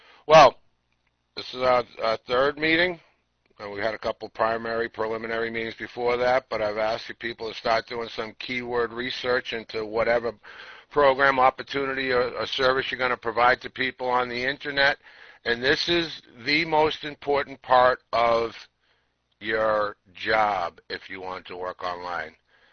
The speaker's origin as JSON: {"language": "English", "region": "New Jersey", "country": "United States", "said": "I'm from New Jersey, and I'm very happy to be here."}